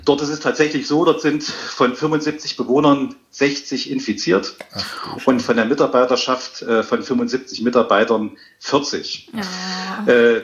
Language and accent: German; Bad Langensalza, Thuringia, Germany; born there; moved away; gebürtig in Bad Langsalza, hat mich dann doch irgendwann mal in die Ferne gezogen.